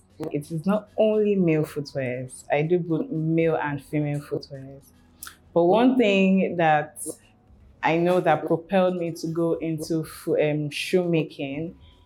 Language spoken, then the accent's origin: English; Ondo, Nigeria; I am an entrepreneur from Ondo State.